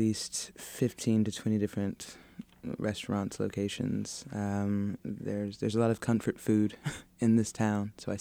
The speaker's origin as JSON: {"language": "English", "town": "Kansas City", "region": "Missouri", "country": "United States", "tie": "born or raised there", "said": "I missed my hometown, and it felt like Kansas City was kind of scolding me for leaving."}